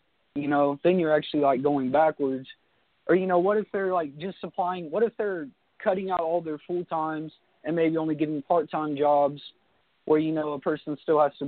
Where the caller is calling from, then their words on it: Delaware, United States; I'm calling from Delaware.